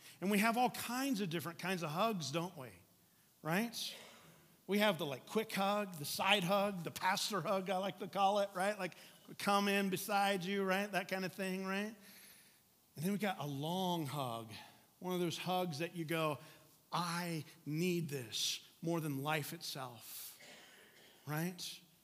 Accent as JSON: {"language": "English", "region": "Indiana", "country": "United States", "tie": "born or raised there", "said": "I grew up in Indiana, so... my father right over there, my sister right over there"}